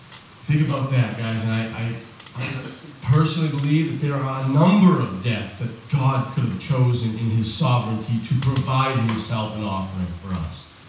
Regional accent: United States; I'm an American. Property has a lot to do with our life here

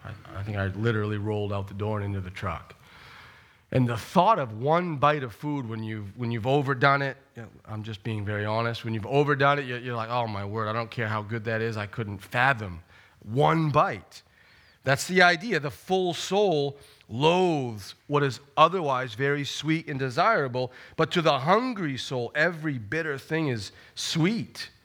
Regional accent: Maine, United States; And, you know, growing up in Maine and working in the woods at times, working on a roof, you know what that's like.

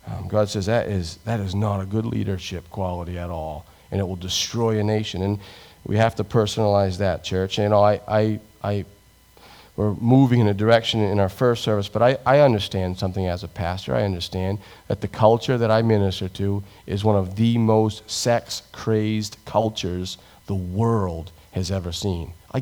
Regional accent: United States; Do we, as an American, do we have confidence in our military?

